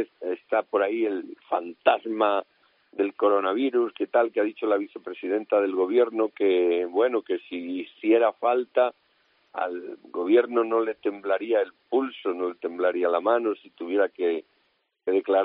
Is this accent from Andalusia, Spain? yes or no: yes; Andalusia, Spain; now in Madrid, Spain; Yo amo Madrid, soy andaluz, pero siempre he vivido en Madrid, sí. La siento como mi propia ciudad